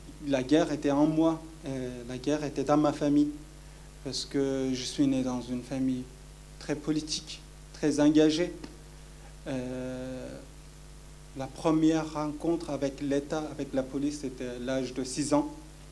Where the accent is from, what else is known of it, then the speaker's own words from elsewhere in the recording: Kurdistan, Turkey; French is a second language; Non, je ne parle pas arabe. Je viens de Kurdistan, partie de la Turquie. Je parle turc, kurde, un peu anglais. Et j'apprenais le français.